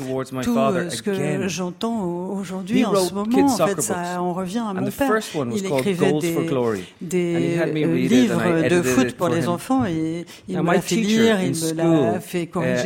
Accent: Ireland; c'est quelque chose de typique chez nous en Irlande.

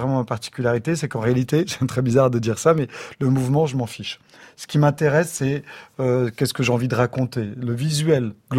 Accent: La Courneuve, Île-de-France, France; also born or lived in Saint-Denis; je viens de la Courneuve, de Saint-Denis

